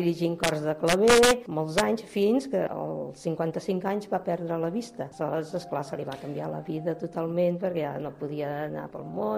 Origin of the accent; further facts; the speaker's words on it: Barcelona, Catalonia, Spain; born there; Tinc 68 anys i vaig néixer a Barcelona, concretament al barri de Gràcia.